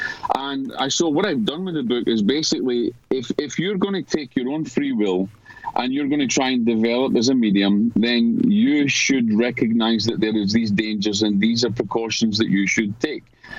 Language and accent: English; Scotland, United Kingdom; now in North Carolina, United States; I'm Scottish. We had four seasons. We had snow.